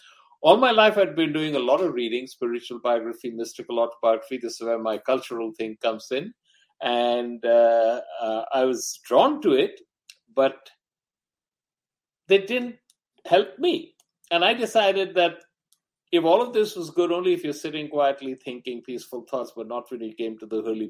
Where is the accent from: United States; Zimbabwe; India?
India; Mumbai, Maharashtra; born there; also born or lived in Delhi / Kolkata / Yangon, Myanmar / Ahmedabad; I was born in Bombay, now Mumbai. And I had my early education all over North India because my father was in the government service. So we traveled quite a bit, but I had my early education in Delhi, Calcutta, Rangoon in Burma, Ahmedabad. And I grew up a Hindu